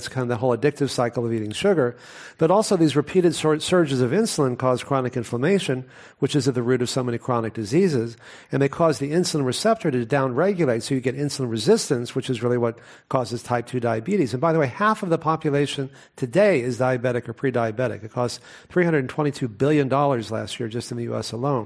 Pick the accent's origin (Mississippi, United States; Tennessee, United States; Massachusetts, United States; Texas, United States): Texas, United States; I grew up in Texas eating them all the time until I was 19